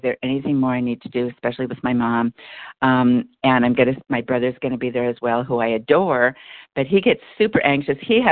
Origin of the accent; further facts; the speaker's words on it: Los Angeles, California, United States; now in Portland, United States; I live in Portland, Oregon now, but I'm from Los Angeles, and I'm going down there tomorrow